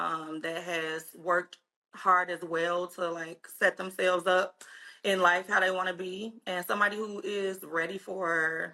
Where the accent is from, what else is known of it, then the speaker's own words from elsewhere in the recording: Chicago, Illinois, United States; now in Atlanta, United States; I'm in Atlanta, but I'm from Chicago.